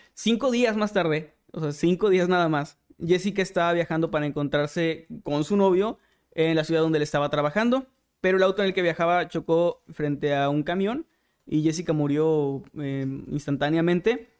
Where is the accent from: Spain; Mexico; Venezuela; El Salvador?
Mexico; que es un poco más cercano a nosotros como mexicanos